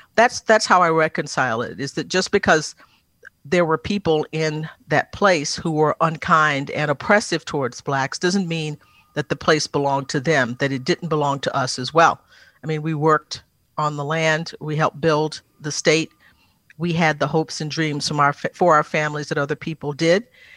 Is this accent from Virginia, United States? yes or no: no; Texas, United States; And that's part of being about being a Texan that I think lots of people embrace